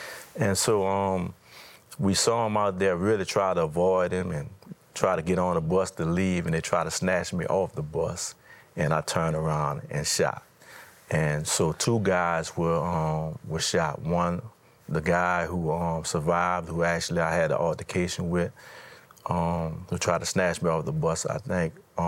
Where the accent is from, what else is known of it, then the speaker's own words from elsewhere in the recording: New Orleans, Louisiana, United States; Yes, well, I grew up in New Orleans, the inner cities, in a neighborhood that was filled with a lot of crime